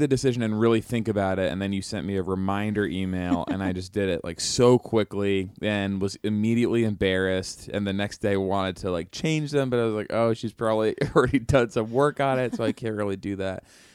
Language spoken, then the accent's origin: English; Massachusetts, United States; I grew up in Massachusetts.